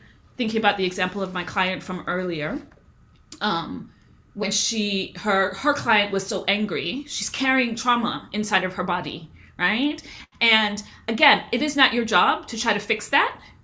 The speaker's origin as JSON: {"language": "English", "town": "Brooklyn", "region": "New York", "country": "United States", "tie": "born or raised there", "said": "Now, I grew up in Brooklyn, New York, but I am Jamaican, right? So I am not, and I'm a first generation American. My whole family is Jamaican."}